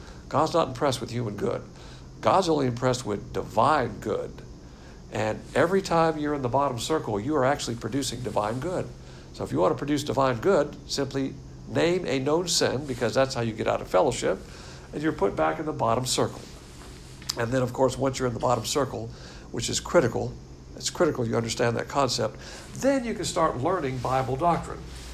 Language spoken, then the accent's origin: English; Pensacola, Florida, United States; born there; I was born in Pensacola in a hospital.